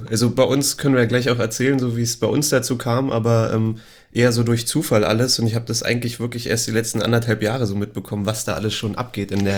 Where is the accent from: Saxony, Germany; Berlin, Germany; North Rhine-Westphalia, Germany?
Berlin, Germany; Ich bin auch gebürtiger Berliner natürlich, aus Zehlendorf ursprünglich, hab in Berlin irgendwie auch gefühlt überall schon gelebt, in Friedrichshain, Charlottenburg, mittlerweile wohne ich in Neukölln.